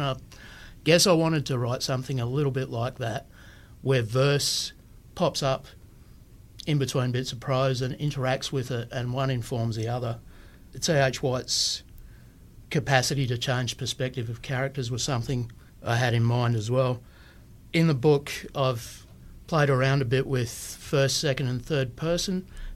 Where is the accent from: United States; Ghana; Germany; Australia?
Australia; Western Australia; I grew up around the Peel region, around a lower socioeconomic strata of people that are sometimes pejoratively called bogans, I guess. It's always been a cheaper place to live than Perth and the more genteel areas of the southwest.